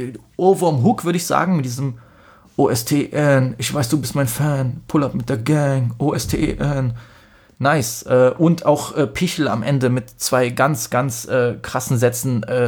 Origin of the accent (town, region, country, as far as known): Poland